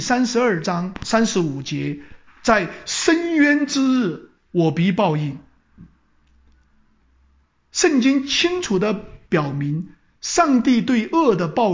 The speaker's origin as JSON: {"language": "Chinese", "country": "China", "said": "这就是我们中国人讲的什么，天网恢恢，疏而不漏。"}